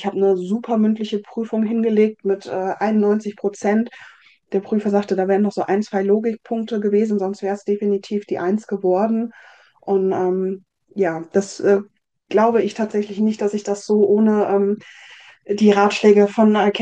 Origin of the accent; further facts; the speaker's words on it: North Rhine-Westphalia, Germany; ich komme aus dem Siegerland, das ist jetzt recht industriell geprägt